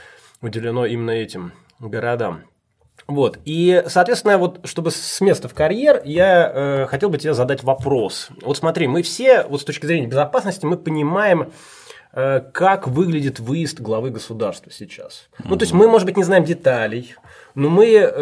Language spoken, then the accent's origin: Russian; Saint Petersburg, Russia; also born or lived in Moscow; я родился и вырос в Ленинграде, Петербурге, а в Москве какое-то время жил.